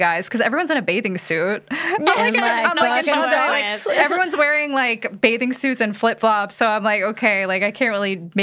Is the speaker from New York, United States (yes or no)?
yes; New York, United States; Why am I saying Americans? Like, I'm from New York.